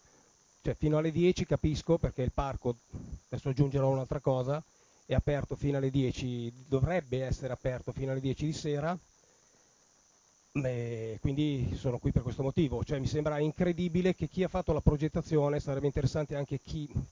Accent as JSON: {"language": "Italian", "town": "Milan", "region": "Lombardy", "country": "Italy", "tie": "born or raised there", "said": "io sono sempre vissuto a Quartogiaro, non è che sono nato a Quartogiaro e vivo a Quartogiaro."}